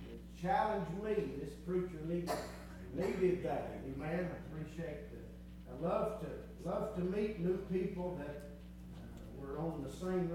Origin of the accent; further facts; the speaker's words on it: Beulah Dean, North Carolina, United States; I'm from North Carolina. I'm from Beulah Dean. Raised there, and good people from North Carolina.